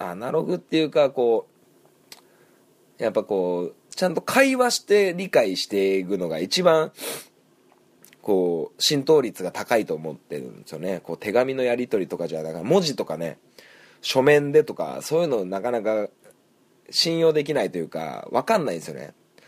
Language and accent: Japanese; Sanjo, Niigata, Japan; あの地元の新潟県三条市のね